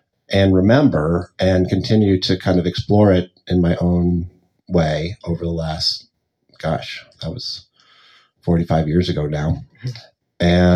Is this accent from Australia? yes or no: no; East Coast, United States; I grew up back east, but the time I'm thinking of now is when I lived in suburban Maryland, outside of Baltimore